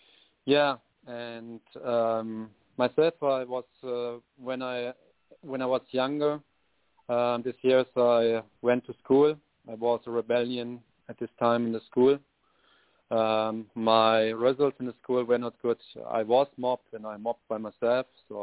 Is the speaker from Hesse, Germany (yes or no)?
yes; Marburg, Hesse, Germany; English is a second language; now in Ireland; Yeah, I was born in Marburg and lived in a little village not far away from it.